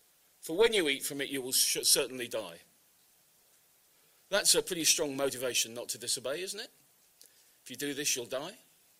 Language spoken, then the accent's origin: English; United Kingdom; It's no more unfair than my being British is unfair because my dad was British. Excuse me. I'm born with all of the advantages and the disadvantages of being born